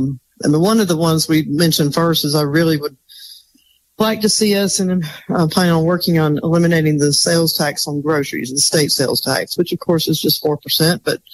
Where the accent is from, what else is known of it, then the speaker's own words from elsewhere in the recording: Montgomery, Alabama, United States; because it's actually the neighborhood I grew up in here in Montgomery.